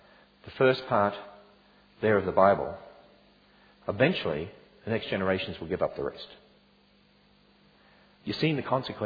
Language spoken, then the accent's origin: English; Australia; I'm an Australian. Australians are pretty blunt.